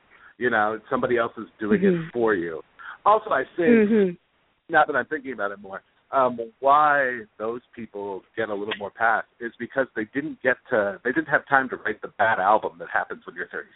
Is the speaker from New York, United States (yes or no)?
no; Phoenix, Arizona, United States; I was raised in Phoenix, Arizona.